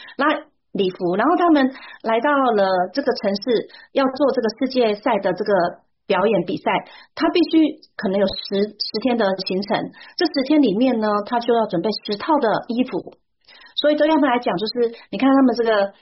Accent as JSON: {"language": "Chinese", "country": "Taiwan", "said": "我觉得台湾就是我们中国人吧，"}